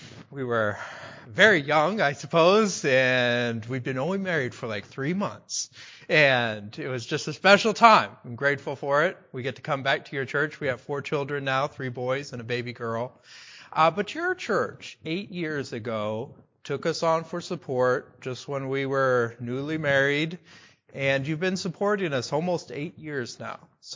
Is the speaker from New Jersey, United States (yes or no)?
no; North Carolina, United States; born there; I know people in the Southeast. I was born in North Carolina, so I can somewhat say it is a different culture, a different world.